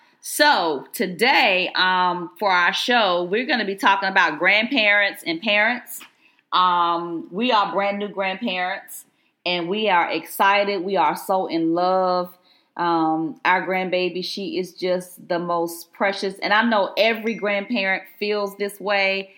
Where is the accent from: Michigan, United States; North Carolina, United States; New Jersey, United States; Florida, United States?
North Carolina, United States; I'm from Carolina, right? I'm a Tar Heel fan.